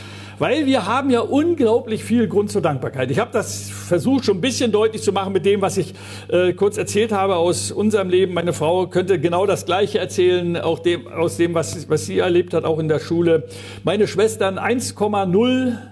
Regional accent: Mecklenburg-Vorpommern, Germany; wir sind Mecklenburger

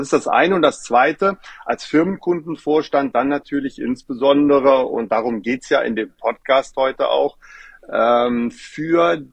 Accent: Rhineland-Palatinate, Germany; im Westerwald, wo ich groß geworden bin

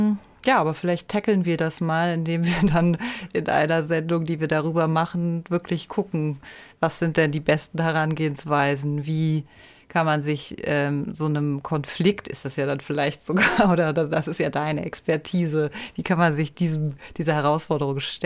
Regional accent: Göttingen, Lower Saxony, Germany; born there; moved away; also born or lived in North Germany; auch erstmal gar nicht hier geboren, aber ich lebe jetzt auch schon über 25 Jahre in der Stadt. Komme aber eigentlich gebürtig aus Göttingen und dann mit einem kleinen Umweg über den Norden Westdeutschlands.

